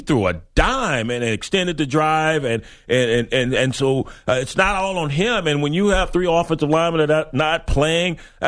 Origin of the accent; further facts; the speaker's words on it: Texas, United States; But Mrs. Baird's is what I grew up with in West Texas.